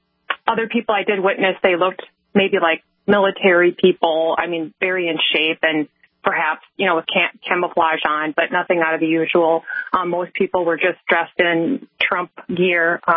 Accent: Minnesota, United States; We're from Minnesota, the communist state of Minnesota.

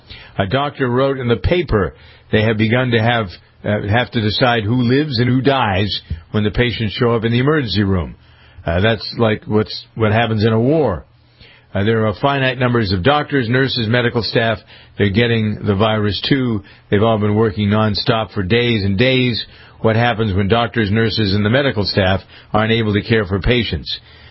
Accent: Framingham, Massachusetts, United States; born or raised there

